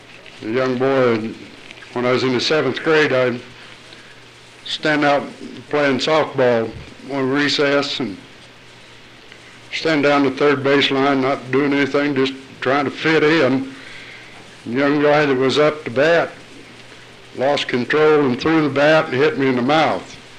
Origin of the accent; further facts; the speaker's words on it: Kansas, United States; I grew up in Kansas.